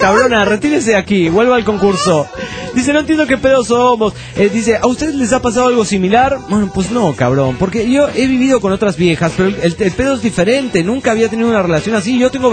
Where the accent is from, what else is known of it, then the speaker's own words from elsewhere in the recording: Pergamino, Buenos Aires Province, Argentina; now in Rosario, Argentina; soy de Pergamino, Buenos Aires, República Argentina.